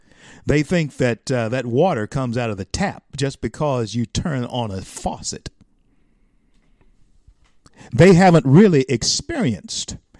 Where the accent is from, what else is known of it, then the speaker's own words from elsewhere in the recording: the South, United States; Getting back to my growing up in the South and understanding of the Civil War that I have.